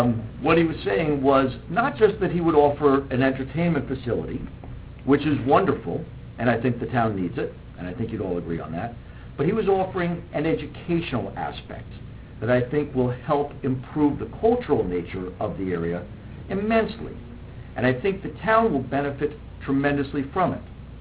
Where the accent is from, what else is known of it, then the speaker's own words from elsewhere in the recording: Flemington, New Jersey, United States; now in Florida, United States; I don't live here. I live in Florida. I'm not here on a daily basis. I grew up in Flemington, so I know the Washington Theater and grew up with it